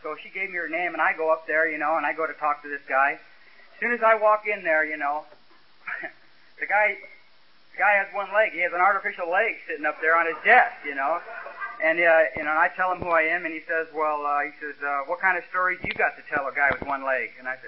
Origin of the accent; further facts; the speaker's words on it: Detroit, Michigan, United States; born there; Man, I was born in Detroit, and we wanted to improve our living, so my dad moved to L.A.